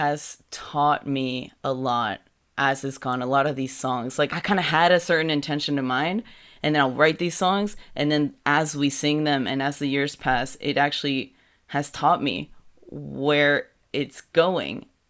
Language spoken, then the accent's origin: English; Mexico; how is it that I'm from Mexico, but I know very little really about the music of where I'm from?